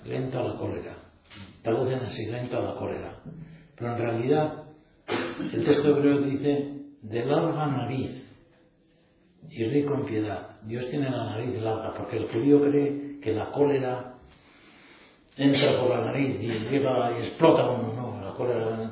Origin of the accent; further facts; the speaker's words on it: Villava, Navarre, Spain; yo soy de Villava